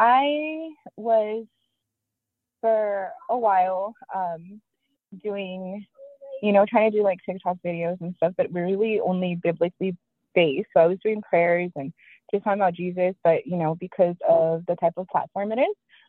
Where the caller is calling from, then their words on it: San Bernardino, California, United States; I'm calling in from San Bernardino.